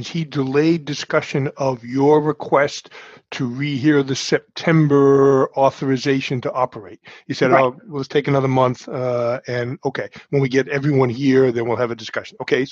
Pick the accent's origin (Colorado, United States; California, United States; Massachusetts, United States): Massachusetts, United States; Boston; accent: Boston; I got to avoid my Boston accent.